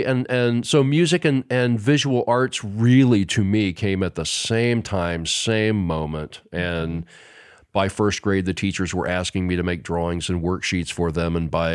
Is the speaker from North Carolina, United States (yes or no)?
no; Muncie, Indiana, United States; When I grew up here in Muncie, right?